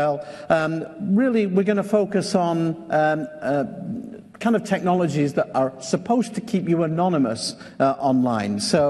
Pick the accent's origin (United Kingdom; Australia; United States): United Kingdom; Scotland; I'm from Scotland, or as some of you might know, it is north of the wall.